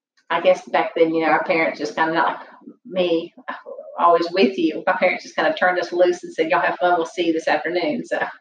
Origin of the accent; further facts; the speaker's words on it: Auburn, Alabama, United States; Well, growing up in Auburn, we didn't have a lot of land to keep horses, but my daddy had a farm in Lafayette, which is about 30 minutes away.